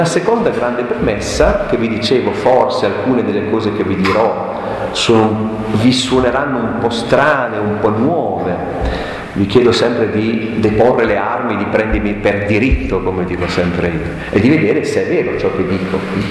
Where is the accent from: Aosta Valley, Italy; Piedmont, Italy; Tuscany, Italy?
Aosta Valley, Italy; Io sono valdostano e per lunghi anni ho abitato nel Parco Nazionale del Gran Paradiso